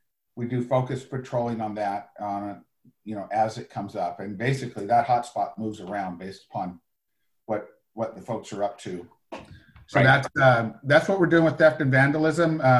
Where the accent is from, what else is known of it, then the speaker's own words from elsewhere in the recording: Wyoming, United States; I'd like to point out that Wyoming is on the top 10 list there, my home state.